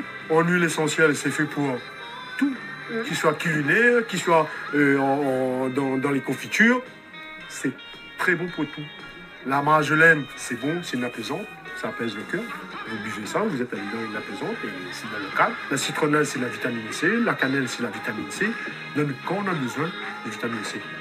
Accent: Saint-Denis, Réunion; born there; Je suis né à Saint-Denis de la Réunion.

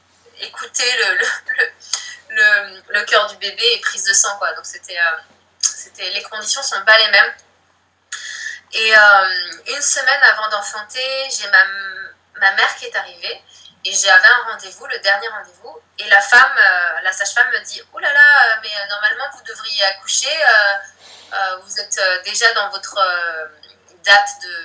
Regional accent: Brittany, France; also born or lived in Russia; Et moi je suis de Bretagne d'origine. Et là je suis revenue en Bretagne depuis à peu près 2 ans.

